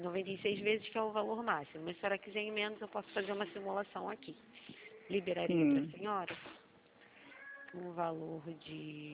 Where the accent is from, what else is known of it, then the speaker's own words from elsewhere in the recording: Rio de Janeiro, Brazil; Centro do Rio.